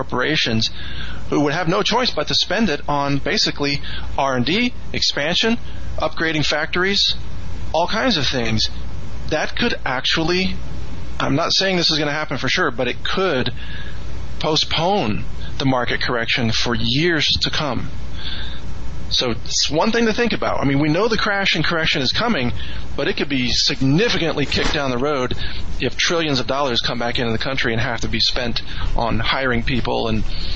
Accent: Texas, United States; I'm a Texan. I'm pro-Texas.

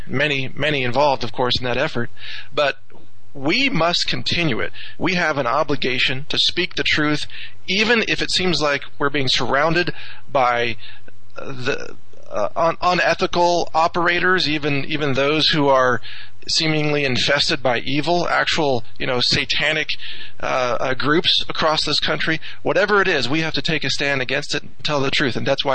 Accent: United States; You know, we grew up in America. We gave the Pledge of Allegiance when we were growing up

